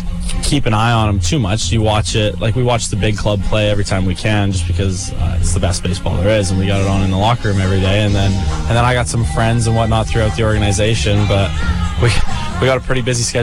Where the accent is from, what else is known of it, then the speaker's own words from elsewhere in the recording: Canada; It's because I'm Canadian.